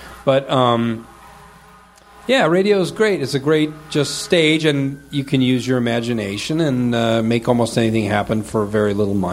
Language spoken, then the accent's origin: English; Naperville, Illinois, United States; where I grew up in Naperville and the family I grew up in, my mom was very Catholic, religious